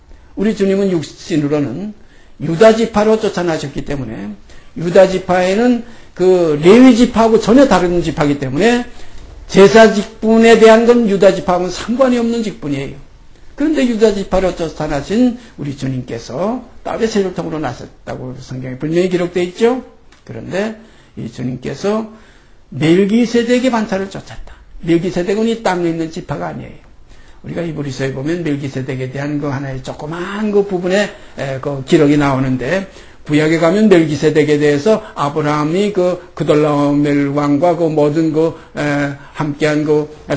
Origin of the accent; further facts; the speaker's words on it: South Korea; born there; 그래서 우리 지금 한국에서 태어난 우리들은 그저 밥, 김치, 된장국 이런 거 아주 뭐 입에 탁 붙어가지고